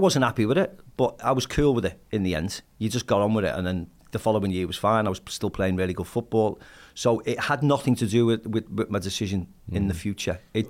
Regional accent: Kirkdale, North West England, United Kingdom; people couldn't believe I was from Kirkdale and I'd moved out like him.

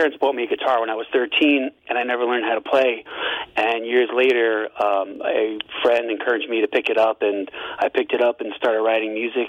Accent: Long Island, New York, United States; born there; now in Beacon, United States; Yeah, I was born in Long Island, but I've been here since 91.

